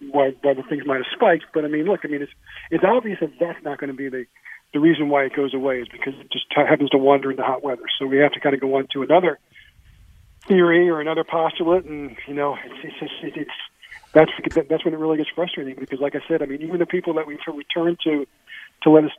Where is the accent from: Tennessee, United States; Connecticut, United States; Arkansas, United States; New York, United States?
New York, United States; born there; I was born in New York, so obviously my first contact with baseball was the Mets and the Yankees.